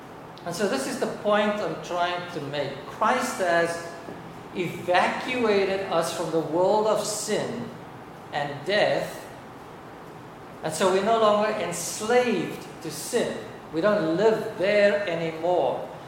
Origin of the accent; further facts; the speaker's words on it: South Africa; first language Afrikaans; English is a second language; now in United States; When I was living in South Africa, I spoke Afrikaans. That was my language of choice. That was my mother tongue. That is my mother tongue. And then 29 years ago, when Annalise and I decided to move to the United States, and ever since, I have been speaking English.